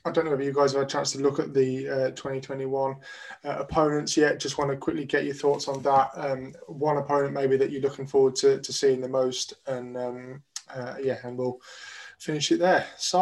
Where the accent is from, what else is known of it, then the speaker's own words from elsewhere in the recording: United Kingdom; as a Brit fan if we can get over there with COVID and stuff